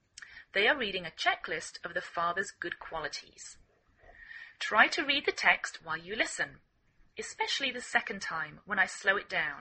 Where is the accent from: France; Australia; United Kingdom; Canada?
United Kingdom; England; now in United States